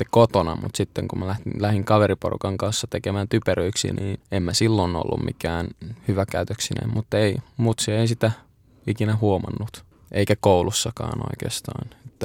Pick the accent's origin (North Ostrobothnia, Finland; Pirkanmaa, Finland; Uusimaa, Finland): Uusimaa, Finland; Helsinki; born or raised there; also born or lived in Turku